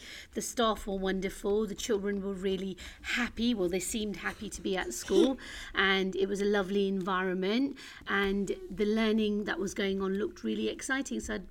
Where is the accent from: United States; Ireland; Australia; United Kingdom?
United Kingdom; Leicester, East Midlands; I was born in a city called Leicester. It's East Midlands.